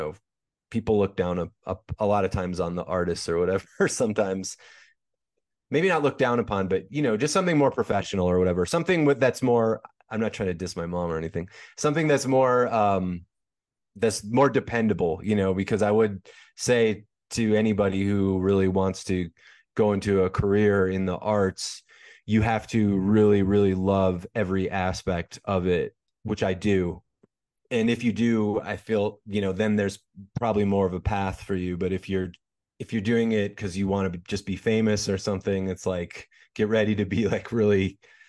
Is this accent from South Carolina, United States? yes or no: no; Minneapolis, Minnesota, United States; So I was raised in Minneapolis, Minnesota, in the city.